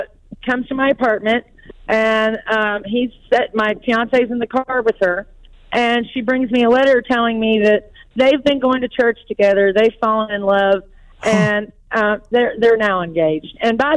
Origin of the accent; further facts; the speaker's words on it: West Virginia, United States; I'm from West Virginia, okay?